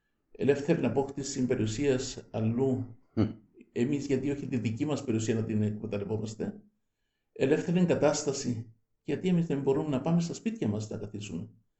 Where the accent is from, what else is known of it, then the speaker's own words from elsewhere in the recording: Greece; γιατί είμαστε Έλληνες ακριβώς και των ίδιων φρονημάτων και της ίδιας ηλικίας